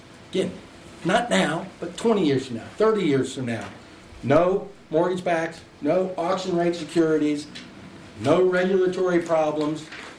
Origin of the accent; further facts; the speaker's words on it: Kansas, United States; I grew up in Kansas. I went to the University of Kansas.